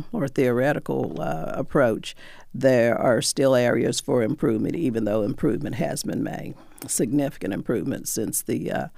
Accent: West Virginia, United States; I'm a native of West Virginia. That's my home state.

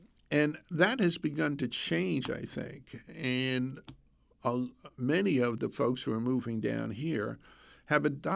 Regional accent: Brooklyn, New York, United States; also born or lived in Long Island; I'm from New York, born and raised in Brooklyn and moved to Long Island and raised my family on Long Island.

